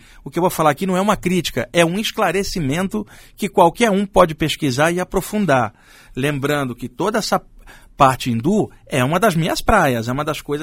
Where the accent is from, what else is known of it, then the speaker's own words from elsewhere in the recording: Brazil; Eu estou aqui, sou brasileiro, estou encarnado aqui